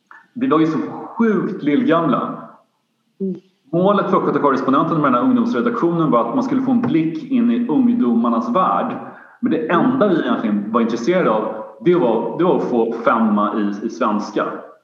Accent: Linköping, Östergötland, Sweden; Jag växte upp i Linköping.

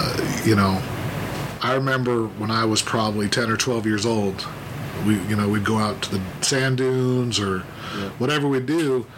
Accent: Salt Lake City, Utah, United States; You know, I grew up in Salt Lake City, Utah, which at that time was like 85% Mormon.

